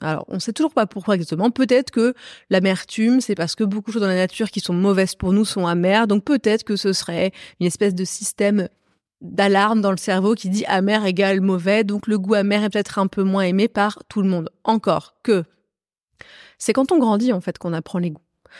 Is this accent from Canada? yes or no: no; Hauts-de-France, France; là où j'ai grandi, dans l'Oise, en Picardie